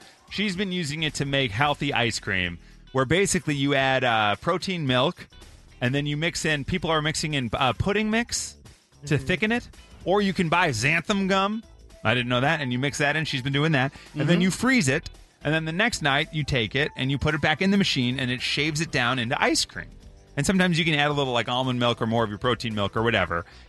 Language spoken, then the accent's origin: English; California, United States; I grew up in California. Our prom was at the Beverly Hills Hilton, and Jason Bateman showed up.